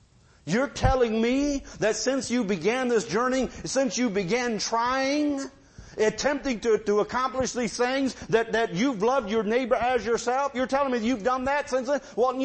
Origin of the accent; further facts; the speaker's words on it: United States; I got that right. I'm an American.